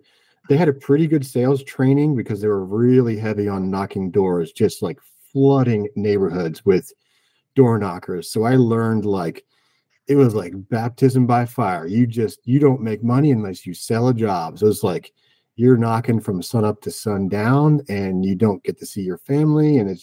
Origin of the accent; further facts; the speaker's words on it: Pennsylvania, United States; born there; I was born in Pennsylvania in the early 80s. Grew up in a family of tradesmen.